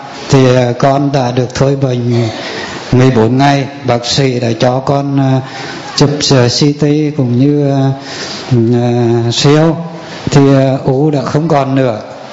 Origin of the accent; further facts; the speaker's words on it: Vinh, Nghệ An, Vietnam; Con quê ở giáo phận Vinh.